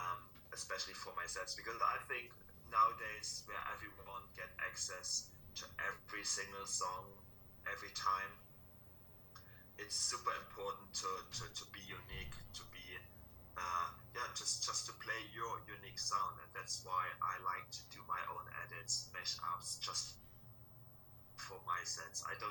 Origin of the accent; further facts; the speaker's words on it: Dresden, Saxony, Germany; my hometown, where I grew up, and I'm still living in, and also my studio.